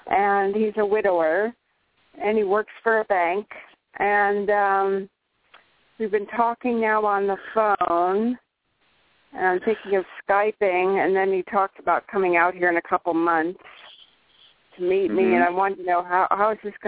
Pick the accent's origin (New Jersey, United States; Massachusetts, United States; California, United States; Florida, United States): California, United States; I'm from California.